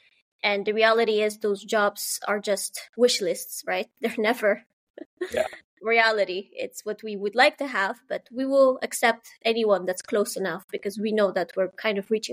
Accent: Netherlands; also born or lived in Afghanistan / Philippines; I was born in Afghanistan. I grew up in the Netherlands.

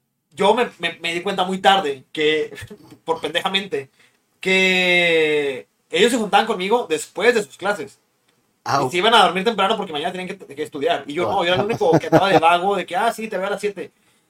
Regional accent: Hidalgo, Mexico; Todos son ingenieros en mi pueblo, soy de Hidalgo.

